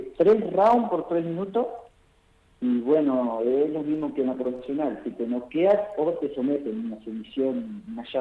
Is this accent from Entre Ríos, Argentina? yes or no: yes; Entre Ríos, Argentina; moved away; Me vine de Entre Ríos para acá, digamos.